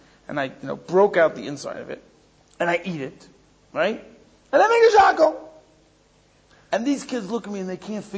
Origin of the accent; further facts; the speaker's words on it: New York City, New York, United States; Okay, so I grew up in New York City. Maybe I'm less sensitive to that.